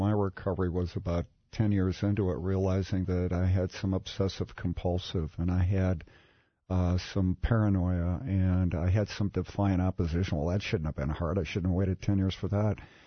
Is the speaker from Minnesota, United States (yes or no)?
yes; Edina, Minnesota, United States; No, I grew up in the poor side.